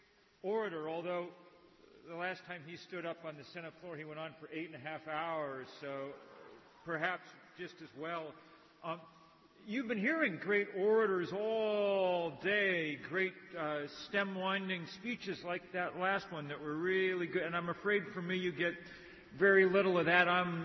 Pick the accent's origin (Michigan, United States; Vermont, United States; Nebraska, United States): Vermont, United States; to bring you greetings from my home state of Vermont